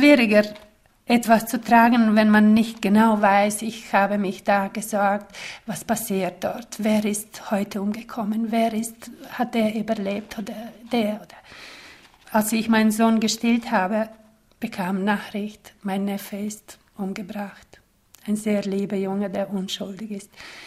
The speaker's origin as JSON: {"language": "German", "country": "Bosnia & Herzegovina", "tie": "born or raised there", "lives_now": "Zürich, Switzerland", "said": "Ich bin in Bosnien in kommunistischer Zeit aufgewachsen."}